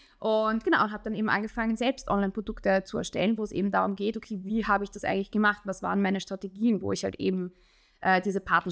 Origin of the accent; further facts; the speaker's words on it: Austria; das ist bei uns in Österreich Tradition